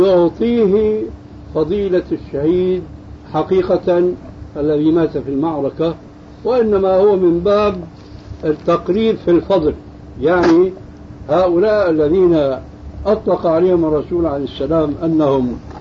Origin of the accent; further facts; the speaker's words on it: Syria; عندنا في سوريا